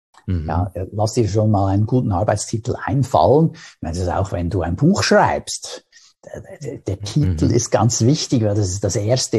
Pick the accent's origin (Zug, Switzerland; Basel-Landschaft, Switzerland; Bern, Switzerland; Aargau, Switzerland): Aargau, Switzerland; in der Aargauer Zeitung, also in der Zeitung, die eben lokal berichtet, dort, wo ich herkomme.